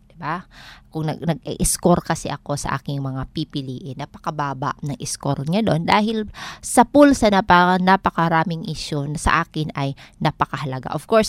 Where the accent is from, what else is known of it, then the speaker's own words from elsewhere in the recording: Eastern Visayas, Philippines; ako ay taga Northern Samar